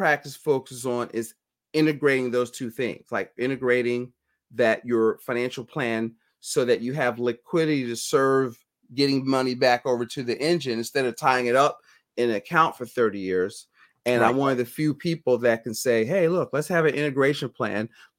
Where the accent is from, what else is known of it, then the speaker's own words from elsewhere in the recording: Philadelphia, Pennsylvania, United States; I'm from Philadelphia, right?